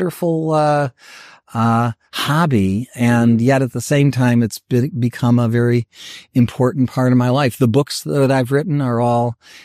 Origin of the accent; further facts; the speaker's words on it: Cleveland, Ohio, United States; I grew up in Cleveland.